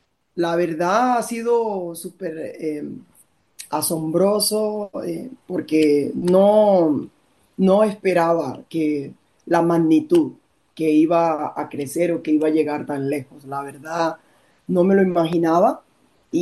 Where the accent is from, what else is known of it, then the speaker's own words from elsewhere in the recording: Colombia; now in Australia; porque en mi país, en Colombia, específicamente en mi región, hay mucho tabú, porque vengo de una comunidad católica, cristiana, tengo una educación católica